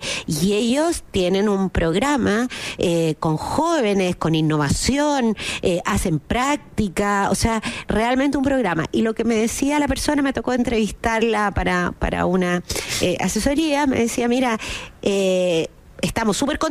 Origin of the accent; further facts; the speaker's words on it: Chile; Recordemos que hace no muchos años nuestra experiencia en viajes como chilenos era poca, ¿no?